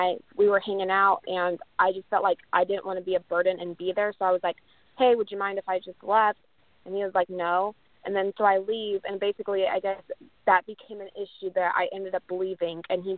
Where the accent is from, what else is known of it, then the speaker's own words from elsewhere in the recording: Kansas, United States; So, I'm from Kansas, by the way.